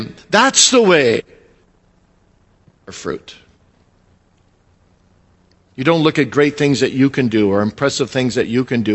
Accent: Kalamazoo, Michigan, United States; You know, I grew up in Kalamazoo, as you know

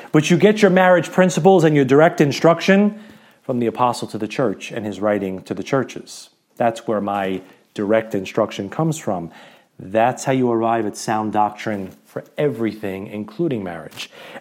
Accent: Brooklyn, New York, United States; accent: Brooklyn; I can't say it as well because my Brooklyn accent isn't as thick

